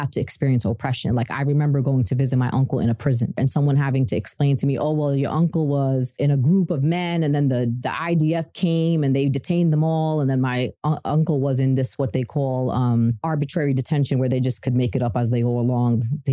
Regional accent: New York, United States; They said, if anybody asks you where you're from, yes, you're born and raised in Brooklyn, but you are Palestinian.

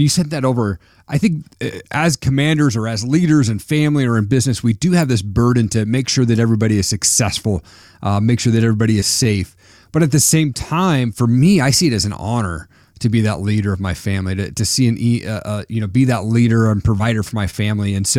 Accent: Washington, United States; also born or lived in Stevensville, Montana; So I grew up in Eastern Washington State. We moved to Stevensville, Montana, which was population 1,200 people at the time.

